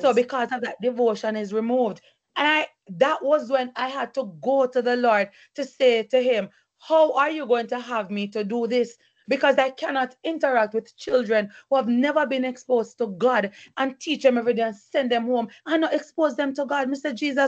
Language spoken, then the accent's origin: English; Jamaica; moved away as an adult; now in United States; I'm Jamaican and I've taught in Jamaica for 10 years before I transitioned here.